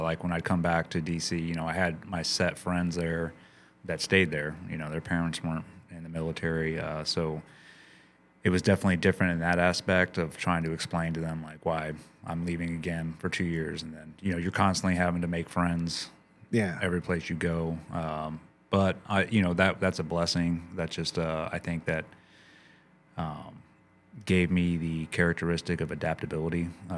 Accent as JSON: {"language": "English", "town": "Paterson", "region": "New Jersey", "country": "United States", "tie": "born there", "said": "I was born in Paterson, New Jersey. I was a military brat."}